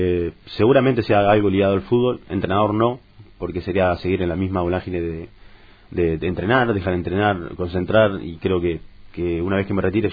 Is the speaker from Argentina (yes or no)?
yes; Las Flores, Buenos Aires Province, Argentina; amo Las Flores, amo mi tierra y es mi cable a tierra, siempre lo digo, vengo acá porque es donde me siento en mi casa realmente